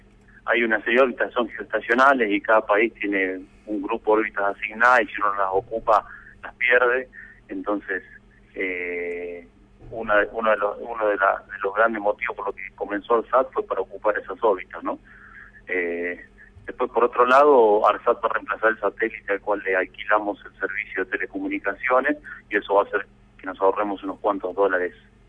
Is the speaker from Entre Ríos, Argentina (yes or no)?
no; Las Rosas, Santa Fe, Argentina; yo soy de Las Rosas, soy un gringo criado en el campo, me crié entre sembradora y todas esas cosas.